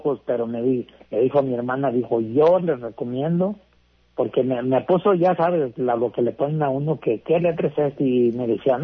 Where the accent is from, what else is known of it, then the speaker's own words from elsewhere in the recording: San Julián, Jalisco, Mexico; also born or lived in Guadalajara; En eso me vine para acá, para mi pueblo, para San Julián.